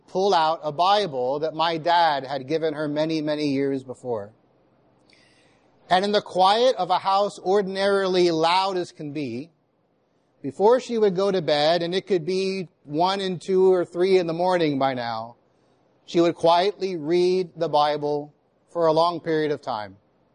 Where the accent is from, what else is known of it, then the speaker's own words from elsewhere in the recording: Miami, Florida, United States; Growing up in Southwest Dade County in Miami, in a Cuban, largely Cuban family